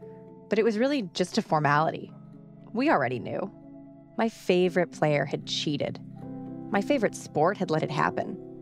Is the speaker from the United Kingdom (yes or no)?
no; St. Louis, Missouri, United States; In my story, that moment came on September 8th, 1998, a Tuesday night, in my hometown, St. Louis.